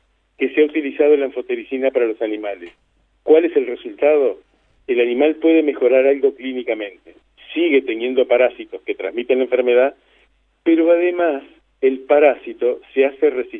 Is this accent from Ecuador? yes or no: no; Montevideo, Uruguay; yo recuerdo que en mi infancia en Montevideo había gallineros en las casas.